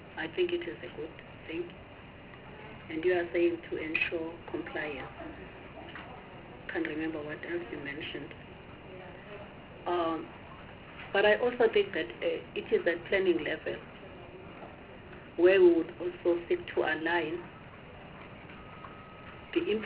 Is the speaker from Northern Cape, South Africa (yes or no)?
no; Harding, KwaZulu-Natal, South Africa; born there; like the roads where I was born in Harding.